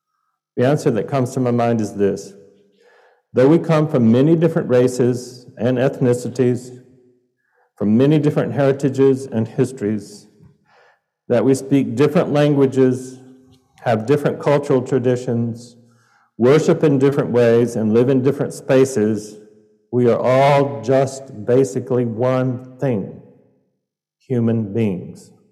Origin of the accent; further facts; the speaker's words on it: the South, United States; Growing up in the South, people's residents could be easily recognized by the way they talked.